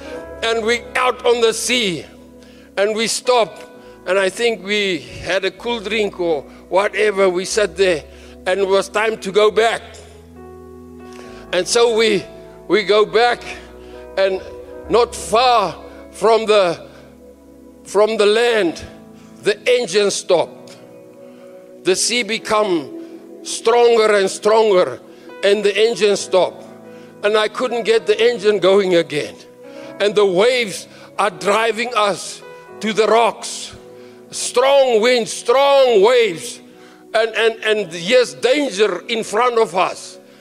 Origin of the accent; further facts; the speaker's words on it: South Africa; we said, well, our children, we're South African and the situation, and we want our children in the school.